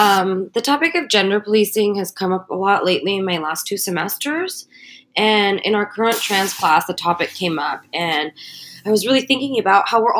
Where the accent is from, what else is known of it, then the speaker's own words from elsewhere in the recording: Tokyo, Japan; I grew up in Tokyo, Japan, where I attended a public and private school.